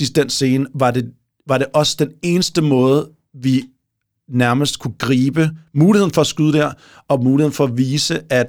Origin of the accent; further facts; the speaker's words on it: Amager, Capital Region of Denmark, Denmark; det var at skyde det på Amager, hvor jeg er fra